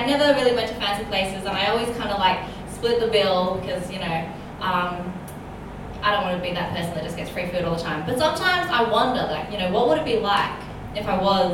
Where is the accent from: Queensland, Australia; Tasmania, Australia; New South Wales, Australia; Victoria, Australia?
New South Wales, Australia; Sydney; I'm from Sydney.